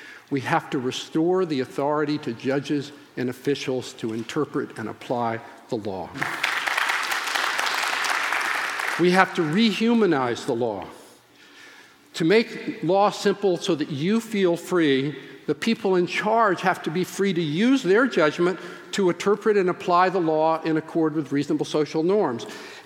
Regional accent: the South, United States; I grew up in the South and whiled away the summers fishing.

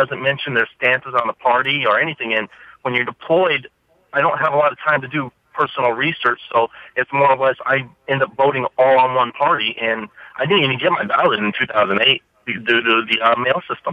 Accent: West Virginia, United States; I'm never home in my home state of West Virginia during the elections.

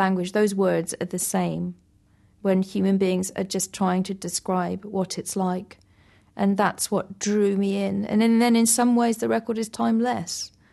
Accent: England, United Kingdom; although as an English woman I sing about England

